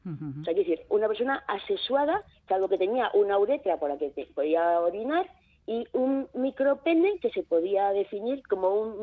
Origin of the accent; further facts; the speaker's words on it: Cruces, Basque Country, Spain; born there; en mi caso, por ejemplo, nací en Cruces en 1960